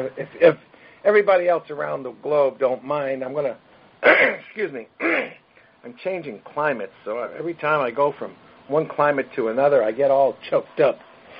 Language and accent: English; Brooklyn, New York, United States; I'm a guy from Brooklyn, New York, ladies and gentlemen. The only green and grass and trees I ever knew was in a park when I was playing baseball in Little League.